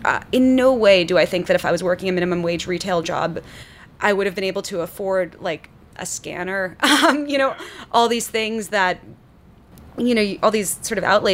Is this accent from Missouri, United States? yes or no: no; New York City, New York, United States; I'm from New York, so it's very difficult for me to get into this mindset that a lot of people have, that the city is so brutal.